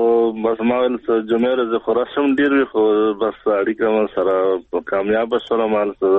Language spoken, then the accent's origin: Pashto; Kurram, Khyber Pakhtunkhwa, Pakistan; او جی د کورمی اوسیدونکی